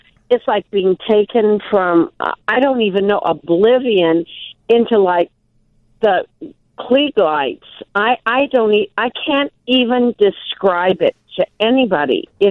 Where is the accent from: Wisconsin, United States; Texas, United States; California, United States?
Wisconsin, United States; Milwaukee; But we're from Milwaukee.